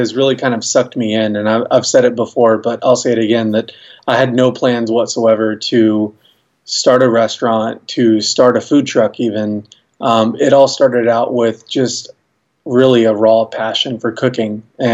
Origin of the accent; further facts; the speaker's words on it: Irving, Texas, United States; I grew up in North Texas. So in Irving, which is just a suburb of Dallas, and went to Irving High School.